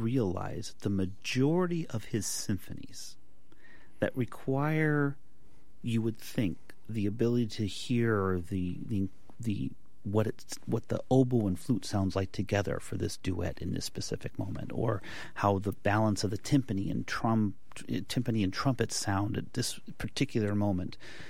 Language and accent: English; Las Vegas, Nevada, United States; also born or lived in Reno; You know, I grew up in Nevada. I was in Las Vegas. My family was in Las Vegas until I was 10, and then we moved to Reno at that point.